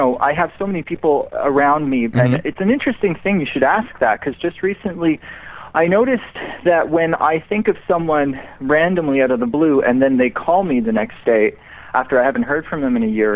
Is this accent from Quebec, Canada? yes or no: yes; Montreal, Quebec, Canada; now in Toronto, Canada; I work and live in Toronto, although I'm originally from Montreal.